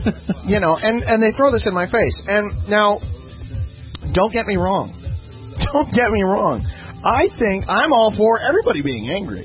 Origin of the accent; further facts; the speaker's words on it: Ireland; Like, being Irish, okay? Irish people are fucked up because they, like, generally want to be really Irish.